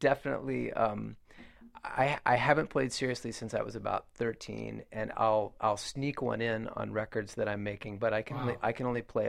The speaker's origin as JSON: {"language": "English", "region": "Georgia", "country": "United States", "tie": "born or raised there", "said": "I grew up so outside of Chattanooga in Walker County, Georgia, my little public elementary school."}